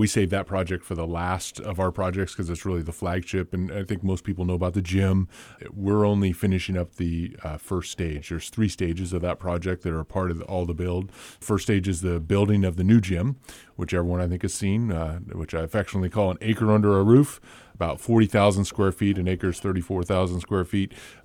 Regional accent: California, United States; born and raised in Humboldt County, I have never tried marijuana before in my life.

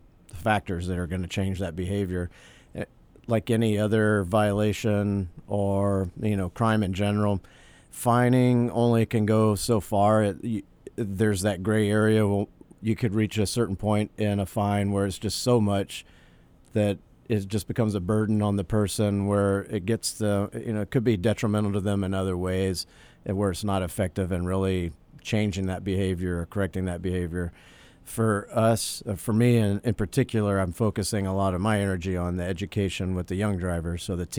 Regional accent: Louisiana, United States; growing up in Louisiana, I never really thought about Mardi Gras or an origin of a term, what it even means.

